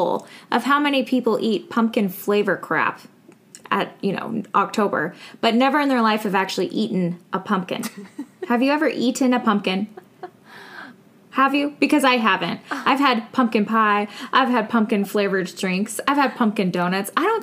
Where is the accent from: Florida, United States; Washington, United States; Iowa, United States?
Washington, United States; I'm not really a fan of Starbucks in general, which I know is like a big party foul since I'm from Washington State, but ew.